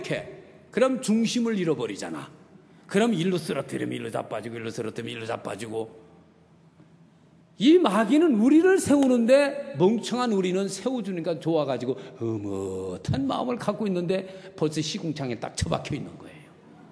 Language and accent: Korean; Chungcheong, South Korea; 제가 충청도 사람이거든.